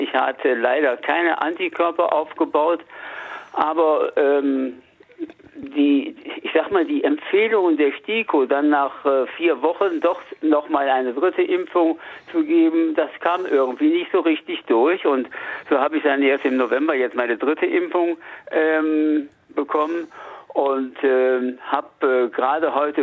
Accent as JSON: {"language": "German", "town": "Hanover", "region": "Lower Saxony", "country": "Germany", "said": "Ich komme ja nur selbst aus Hannover und bin auch dort transplantiert worden und kenne die Situation."}